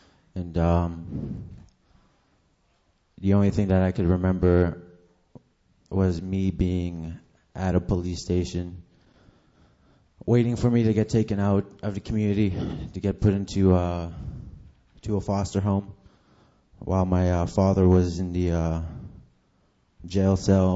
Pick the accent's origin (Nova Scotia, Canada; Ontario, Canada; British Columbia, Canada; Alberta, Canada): Ontario, Canada; Big Trout Lake; I'm from Big Trout Lake, Ontario, Canada.